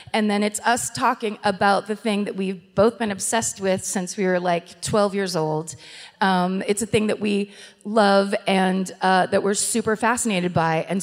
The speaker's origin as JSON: {"language": "English", "region": "California", "country": "United States", "said": "Oh, I'm from California."}